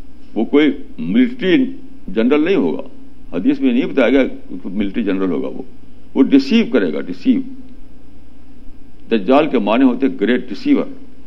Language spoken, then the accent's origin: Urdu; India; born there; ہم لوگ جو انڈیا میں پیدا کیا اللہ تعالیٰ نے, میں سمجھتا ہوں کہ ہمارے بڑی بلیسنگ ہے اللہ تعالیٰ کی.